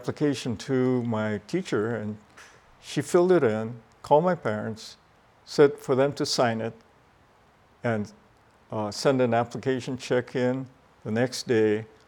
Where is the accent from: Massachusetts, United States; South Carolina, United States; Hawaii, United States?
Hawaii, United States; Honolulu; first language Hawaiian Pidgin; English is a second language; And I was a kid from Palama, Kalihi-Palama.